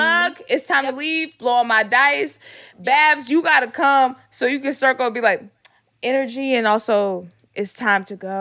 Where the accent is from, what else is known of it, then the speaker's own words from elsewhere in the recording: Texas, United States; now in Los Angeles, United States; Living in LA, like I'm from Texas, so you can go 5 miles and it'll take you 15 minutes.